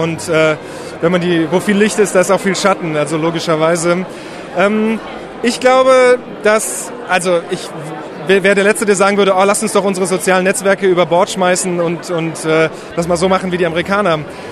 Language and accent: German; Germany; Es gibt nicht so große und so starke soziale Netze wie bei uns in Deutschland.